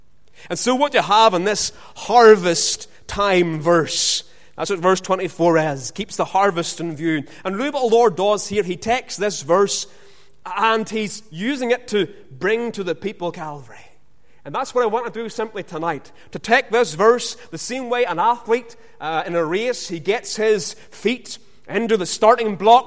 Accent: Ballymena, Northern Ireland, United Kingdom; I'm from Ballymena, right in the heart of it

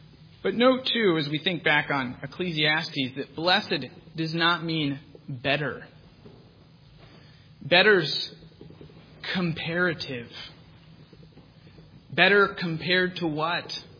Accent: the South, United States; now in Massachusetts, United States; I grew up in the South. And I got to tell you, down South, people say blessed all the time.

